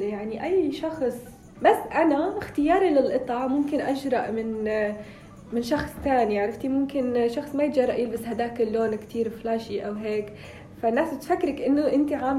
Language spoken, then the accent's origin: Arabic; Rabat, Rabat-Salé-Kénitra, Morocco; من الرباط.